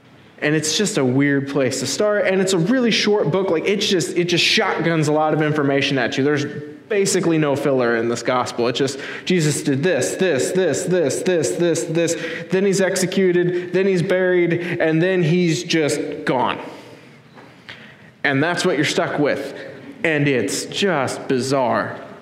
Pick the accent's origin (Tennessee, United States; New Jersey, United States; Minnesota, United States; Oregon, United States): Oregon, United States; Eugene; because I grew up in Eugene, or not grew up in Eugene, but I went to school in Eugene